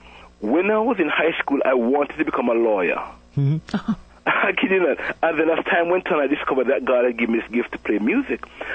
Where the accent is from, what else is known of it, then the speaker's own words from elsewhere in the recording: Jamaica; now in United States; Yes, I grew up in Jamaica, I should say, you know. I've been in America since 1984. And my faith journey was interesting because I grew up in a Christian home.